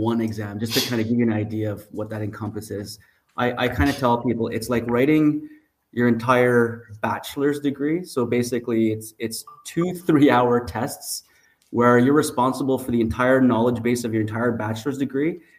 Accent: Montreal, Quebec, Canada; I'm actually born and raised in Montreal.

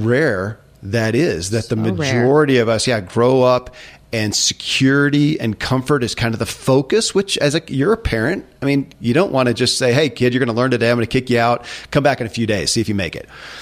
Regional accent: Kentucky, United States; I grew up in Kentucky.

